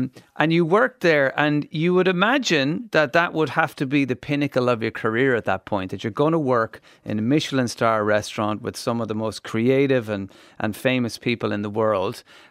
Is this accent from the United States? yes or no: no; Ireland; the fact that as Irish people, you know, barbecuing one sausage terrifies us that we're going to give ourselves salmonella